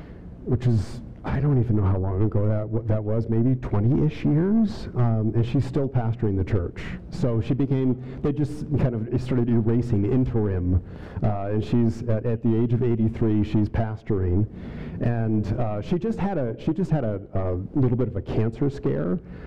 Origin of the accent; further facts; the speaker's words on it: Massachusetts, United States; now in Colorado, United States; I grew up in Massachusetts, so I was part of the original colonies. I mean, I wasn't part of the original colonies, but that's where I grew up as a pastor's kid.